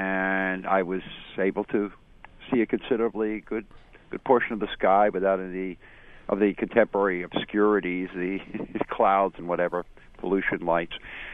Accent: New York City, New York, United States; I've been in amateur astronomy about 32 years, and as a New Yorker.

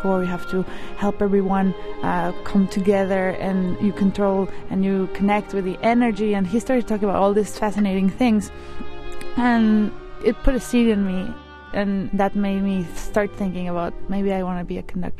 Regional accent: Mexico City, Mexico; now in New York City, United States; I was born in New York City in 1980, but grew up in Mexico City. I live in New York City

